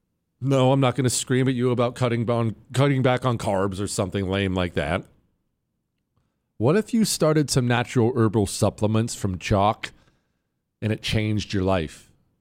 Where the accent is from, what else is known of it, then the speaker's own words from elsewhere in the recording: Bozeman, Montana, United States; but you should understand that I grew up in the Rocky Mountains. And whenever, because Bozeman, Montana was real small back then, it's gotten bigger now.